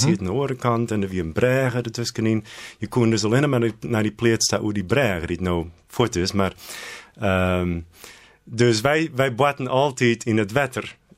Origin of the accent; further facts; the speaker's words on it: Tappenhuizen, Friesland, Netherlands; Maar ik kom uit Tappenhuizen.